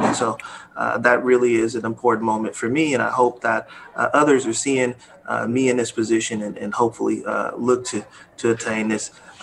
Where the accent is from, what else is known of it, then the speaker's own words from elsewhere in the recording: Oakland, California, United States; You know, as a young man growing up in Oakland, a lot of young men experienced trauma at a very young age.